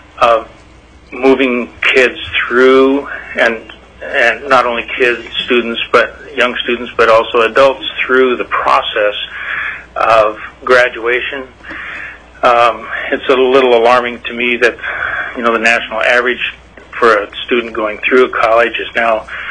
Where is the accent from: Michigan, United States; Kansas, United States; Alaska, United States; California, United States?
Alaska, United States; Juneau; I'm from Juneau. I've been in Alaska. First time I came was in 51 and moved back permanently with my family in 1953 and grew up in Juneau.